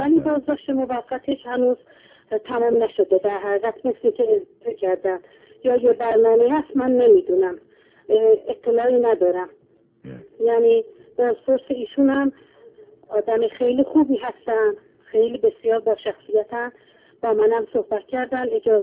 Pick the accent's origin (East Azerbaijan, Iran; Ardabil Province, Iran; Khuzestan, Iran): East Azerbaijan, Iran; Tabriz; ما که ساکن تبریز هستیم، خودتون میدونیم، من و همسرم، پسرم، همگی اهل تبریز هستیم.